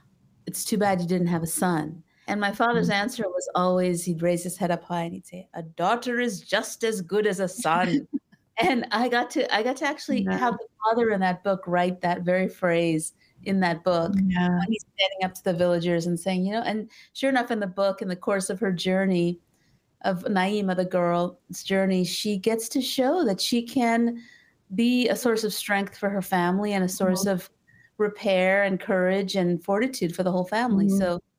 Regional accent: Kolkata, West Bengal, India; born there; I'm the third daughter in a family of Bengali immigrants. I was born in Kolkata, India.

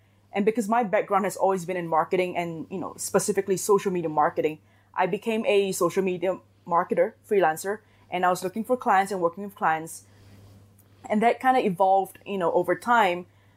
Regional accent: Singapore; English is a second language; now in Mexico City, Mexico; even though I am not originally from Mexico City.

